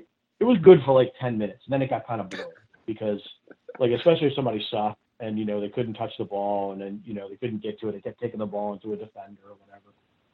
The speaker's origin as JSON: {"language": "English", "town": "Catonsville", "region": "Maryland", "country": "United States", "tie": "born or raised there", "said": "Growing up in Catonsville, Simply Soccer was a place in Old Ellicott City when I was growing up that had everything soccer."}